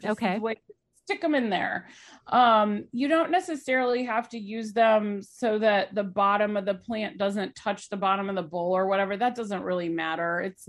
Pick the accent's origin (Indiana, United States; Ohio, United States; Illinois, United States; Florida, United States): Indiana, United States; I grew up in the Midwest, by the way, I grew up in Indiana